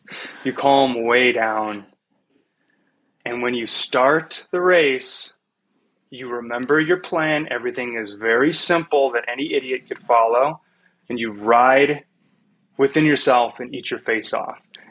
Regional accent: Wisconsin, United States; I'm from Wisconsin. Like, toaster was my bathtub toy.

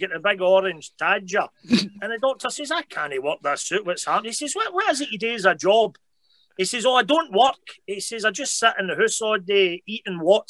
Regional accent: Scotland, United Kingdom; growing up in Scotland as well

